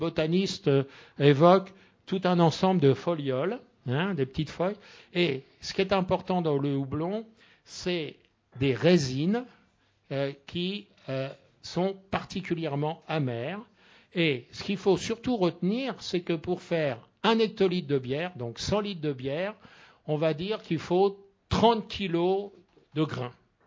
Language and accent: French; Le Havre, Normandy, France; la brasserie de mon enfance au Havre, avec les chaudières de cuivre rutilantes.